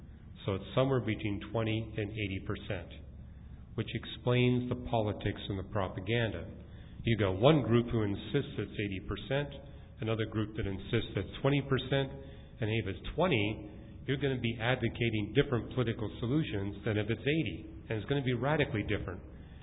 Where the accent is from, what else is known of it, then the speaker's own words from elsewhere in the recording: Canada; being a Canadian